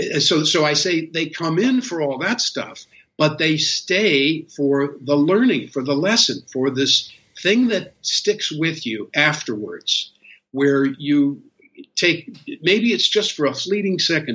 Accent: St. Louis, Missouri, United States; now in California, United States; I grew up in the Midwest in the St. Louis area on a farm, but I came out to California in 1971 and I ate it up.

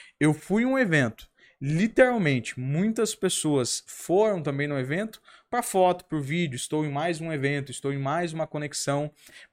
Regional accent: Balneário Camboriú, Santa Catarina, Brazil; Alphaville não é diferente de Balneário Camboriú, de onde eu vim

